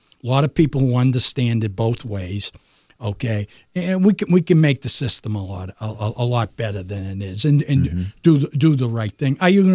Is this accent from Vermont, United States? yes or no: no; Boston, Massachusetts, United States; since I was a little kid, growing up in Boston, they always were going to get the rings.